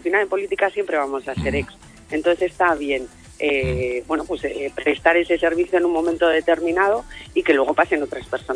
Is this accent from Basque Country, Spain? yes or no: yes; Bilbao, Basque Country, Spain; also born or lived in Cruces; soy de Bilbao, vivo en Bilbao, estudié en Deusto